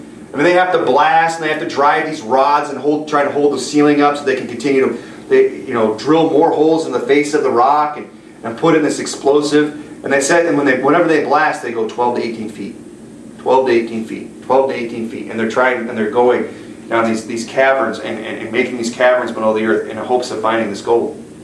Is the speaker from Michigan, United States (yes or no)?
yes; Michigan, United States; now in Arizona, United States; You know, when we come from Michigan, you know, there was a great deal of copper that was taken out of the Upper Peninsula.